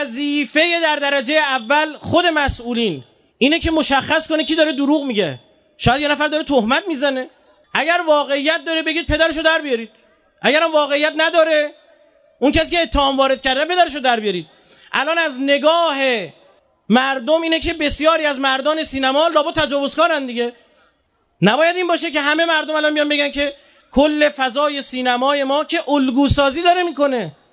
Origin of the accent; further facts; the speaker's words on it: Iran; بابا ما ایرانیم، خون دادیم برای مملکتمون.